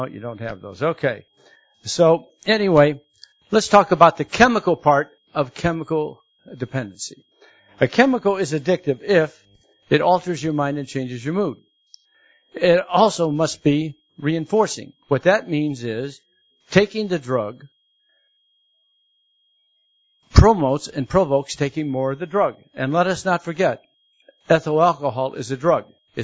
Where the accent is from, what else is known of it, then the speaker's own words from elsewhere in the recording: Florida, United States; I come from Florida, and I'm retired.